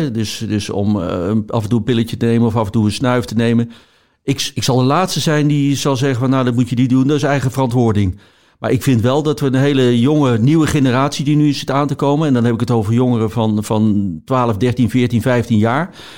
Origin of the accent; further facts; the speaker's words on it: Eindhoven, North Brabant, Netherlands; Ik ben in Eindhoven opgegroeid met carnaval en drank maakte daar echt veel meer onderdeel uit van het leven van jongeren dan denk ik nu.